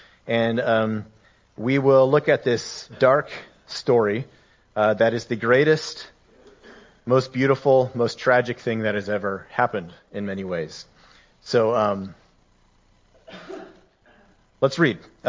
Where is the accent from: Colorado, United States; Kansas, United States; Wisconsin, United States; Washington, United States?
Colorado, United States; now in Pacific Northwest, United States; I grew up in Colorado where we have a ton of sun all the time.